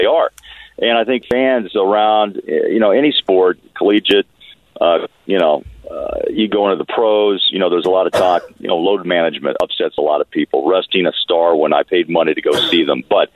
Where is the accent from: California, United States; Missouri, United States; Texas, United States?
Missouri, United States; born there; Anything that's got a little bit of my hometown blood in it, you know, Missouri, that's where I was born